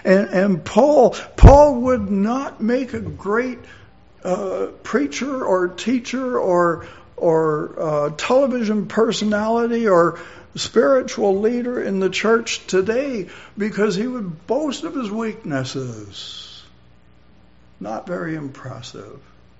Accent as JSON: {"language": "English", "country": "Canada", "said": "Hey, I'm Canadian. We're one of the most prosperous countries in all the world."}